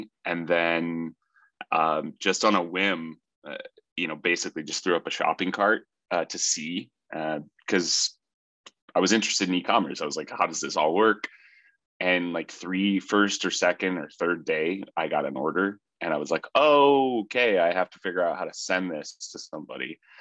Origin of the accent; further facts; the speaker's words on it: Iowa, United States; I went to a wedding in Des Moines, Iowa. I grew up in Iowa, and my buddy was living in Colorado